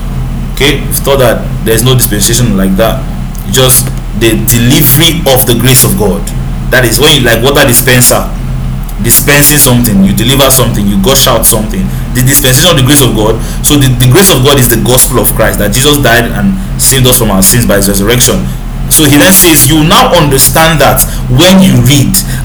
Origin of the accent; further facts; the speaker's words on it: Nigeria; It is wrong for you to interpret a scripture written by a Middle Eastern as an African or as a Nigerian. I'm speaking as one, as I am.